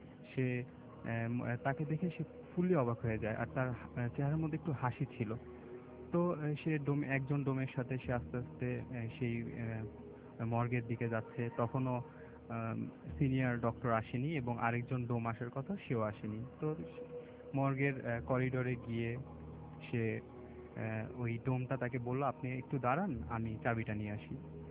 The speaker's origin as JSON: {"language": "Bangla", "town": "Dhaka", "region": "Dhaka Division", "country": "Bangladesh", "said": "মিরপুর থেকে এসেছি।"}